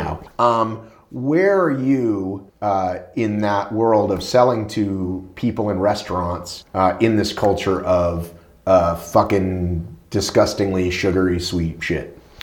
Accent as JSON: {"language": "English", "region": "the South", "country": "United States", "tie": "born or raised there", "said": "I grew up in the South"}